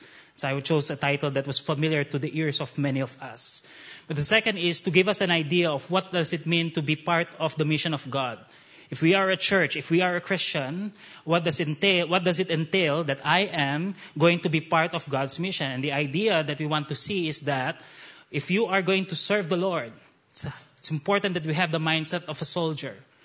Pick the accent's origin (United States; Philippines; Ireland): Philippines; And once again, I'm from the Philippines.